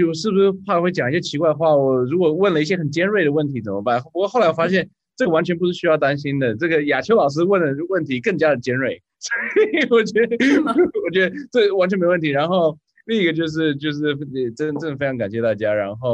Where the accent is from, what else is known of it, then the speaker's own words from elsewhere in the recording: Taiwan; 第一最大原因是因为我是台湾人，我讲话的方式本来就跟你们不一样